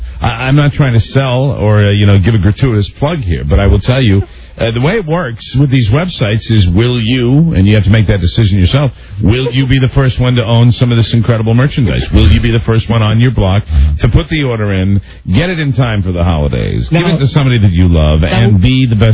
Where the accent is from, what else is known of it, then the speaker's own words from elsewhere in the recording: Levittown, United States; When I grew up in Levittown, there was no internet. I shopped by catalog.